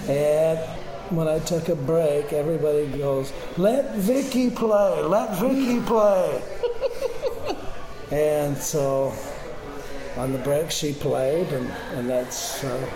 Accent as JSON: {"language": "English", "town": "Waterloo", "region": "Iowa", "country": "United States", "said": "I'm originally from Waterloo, Iowa, and I play slide guitar"}